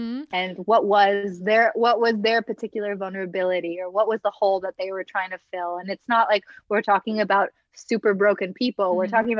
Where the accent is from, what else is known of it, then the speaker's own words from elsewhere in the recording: Los Angeles, California, United States; I mean, I grew up here in Los Angeles, and it's like the mecca of personal growth and self-help.